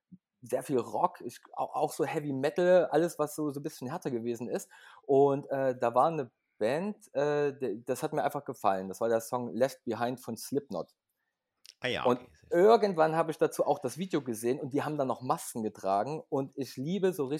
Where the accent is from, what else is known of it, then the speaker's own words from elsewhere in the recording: Leipzig, Saxony, Germany; Ich komme aus Leipzig, bin auch geboren in Leipzig.